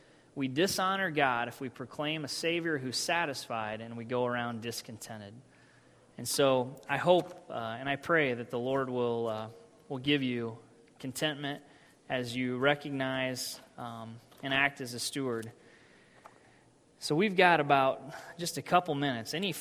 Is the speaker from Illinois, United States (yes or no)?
yes; Illinois, United States; I grew up in Illinois.